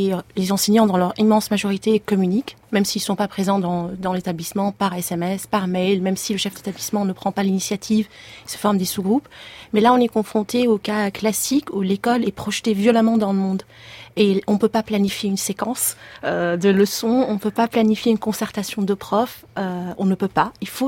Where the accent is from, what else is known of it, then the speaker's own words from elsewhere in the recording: Beirut, Beirut Governorate, Lebanon; J'ai grandi à Beyrouth, mon enfance et mon adolescence. J'étais à l'école française, d'un milieu relativement privilégié.